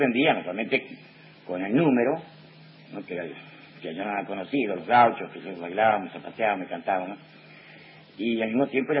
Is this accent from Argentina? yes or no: yes; Chaco, Argentina; born there